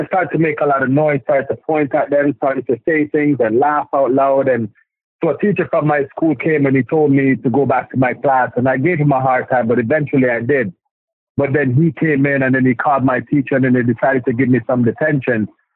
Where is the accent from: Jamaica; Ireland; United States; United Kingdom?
Jamaica; I had all aunties that I grew up with in Jamaica.